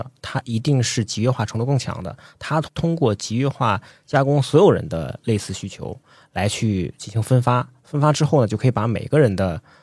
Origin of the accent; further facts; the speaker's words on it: northern China, China; 因为我是北方人